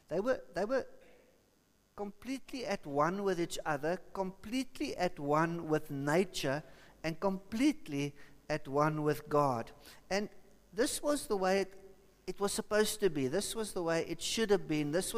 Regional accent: South Africa; Hey, I'm a South African, what can I say?

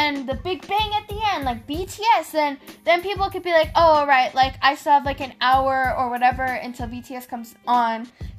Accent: United States; Now I'm not sure how it did internationally because I'm from America, you know what I mean?

